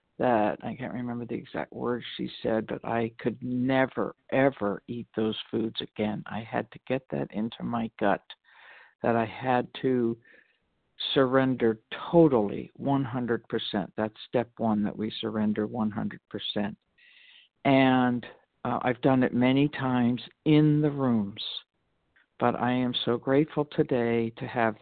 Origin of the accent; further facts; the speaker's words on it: Walnut Creek, California, United States; I'm from California, Walnut Creek, California